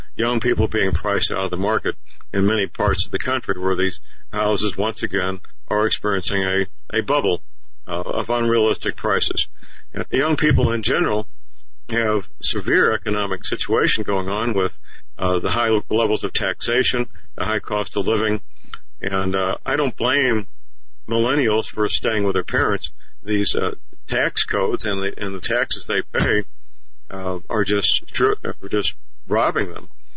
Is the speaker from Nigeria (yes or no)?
no; St. Louis, Missouri, United States; In fact, the local network TV stations in St. Louis, my hometown, were even reporting George Soros money behind the rioters, which shocked me, but they did.